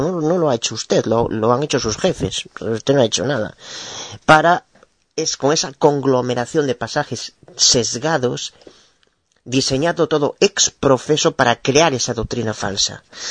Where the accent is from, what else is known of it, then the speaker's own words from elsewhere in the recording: Spain; soy abogada de España.